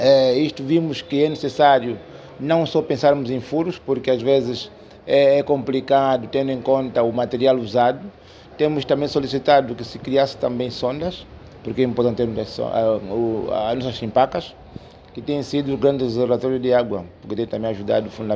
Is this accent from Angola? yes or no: yes; Angola; como angolano